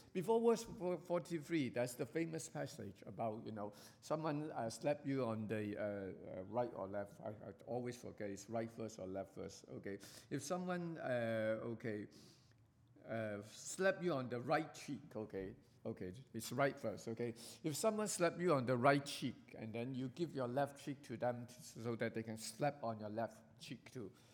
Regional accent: Hong Kong; I grew up in Hong Kong.

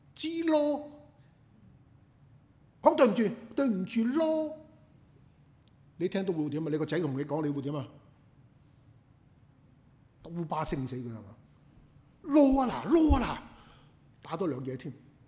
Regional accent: China; 我哋中國人都有呢句説話嘅喎

